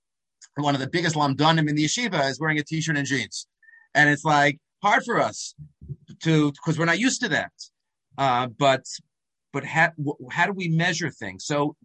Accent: Far Rockaway, New York, United States; moved away as an adult; now in Israel; even though I davened in a shtiebel growing up in Far Rockaway. But, you know, all of us, I was the fourth of the four children in my family to make aliyah

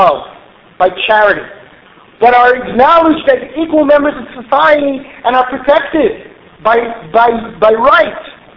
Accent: United States; I grew up in America, and that was seen as the great, you know, the greatest thing in the world.

